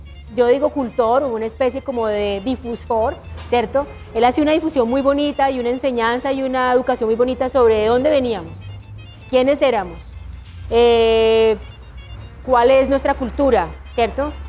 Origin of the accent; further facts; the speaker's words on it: Córdoba, Colombia; a los que venimos de Córdoba, ¿cierto? Que somos como indiados, así como mestizos, ¿cierto? Y que venimos de toda la zona de Córdoba.